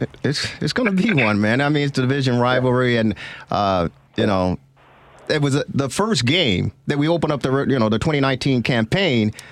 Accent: Chicago, Illinois, United States; Hey, man, because I'm a Chicagoan. Born and raised, and I love this football team

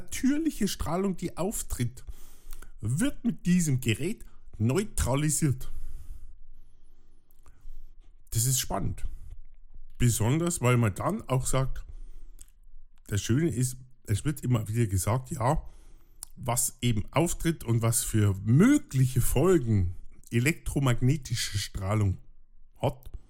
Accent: Bavaria, Germany; da würde ich jetzt als Bayer sagen

